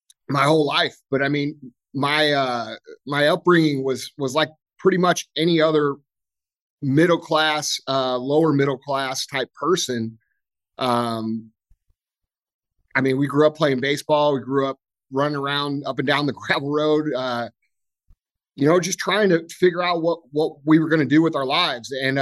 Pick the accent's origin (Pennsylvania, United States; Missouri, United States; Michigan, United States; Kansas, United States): Missouri, United States; I grew up here right outside St. Louis, Missouri. My business is located here. I grew up on a little gravel road called Mooney Lane.